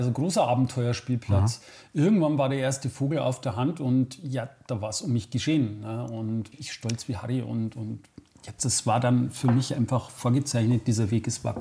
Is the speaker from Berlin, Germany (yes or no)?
no; Riedenburg, Bavaria, Germany; Ich komme eigentlich aus dem Altmühltal, bin in Riedenburg geboren